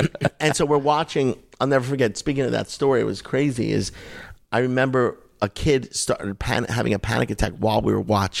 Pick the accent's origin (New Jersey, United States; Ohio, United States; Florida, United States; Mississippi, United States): Florida, United States; Miami Beach; also born or lived in Las Vegas; I was living in Las Vegas at the time. I grew up in Miami Beach, but for 2 years, my mom got married to this guy, and we moved to Las Vegas.